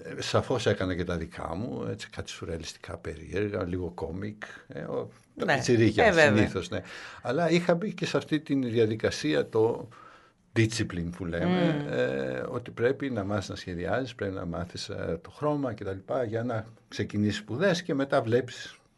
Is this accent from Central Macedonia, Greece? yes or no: no; Kalamata, Peloponnese, Greece; moved away as an adult; Και στα 18 μου πέρασα στη σχολή καλλιτεχνών στη Θεσσαλονίκη και ήταν η πρώτη φορά που έφυγα από την Καλαμάτα.